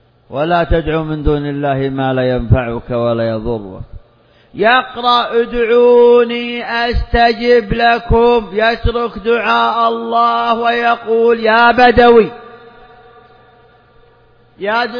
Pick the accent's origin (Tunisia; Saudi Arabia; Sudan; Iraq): Saudi Arabia; عندنا في المملكة العربية السعودية